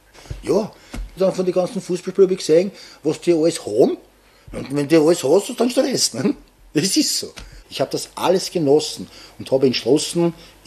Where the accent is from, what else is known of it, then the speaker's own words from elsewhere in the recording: Vienna, Austria; weil ich bin ja auch in Oschbahn aufgewachsen